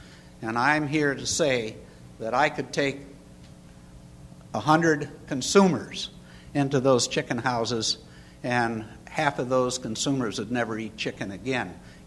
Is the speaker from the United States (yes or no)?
yes; Montana, United States; I'm a rancher from Montana, cattle rancher.